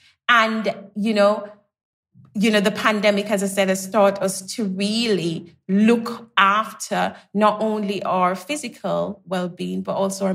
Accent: Jamaica; So, you know, I grew up in Jamaica, so we had the green spaces, and we spent a lot of time outside because that was the place to be.

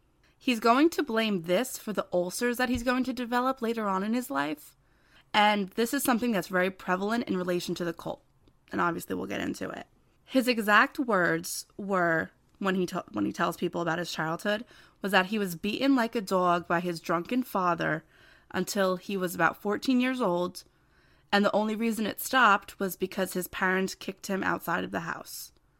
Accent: New Jersey, United States; I just do, and I can't help that I'm from New Jersey, and I apologize about all of these things.

